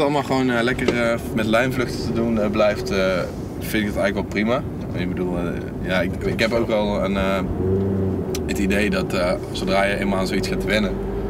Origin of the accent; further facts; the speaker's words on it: North Brabant, Netherlands; ik ben wel wat dat betreft ben ik wel echt een Brabander.